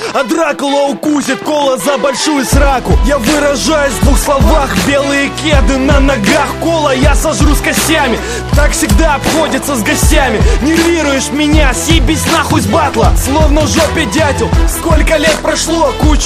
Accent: Simferopol, Crimea, Ukraine; Я из Симферополя, а значит всем будет жопа

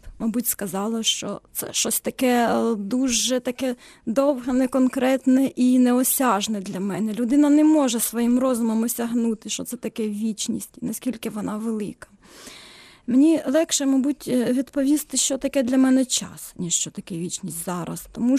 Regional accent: Sumy Oblast, Ukraine; born there; моя українська мова не зовсім українська, багато русизмів проскакує, оскільки я народилася в Сумській області.

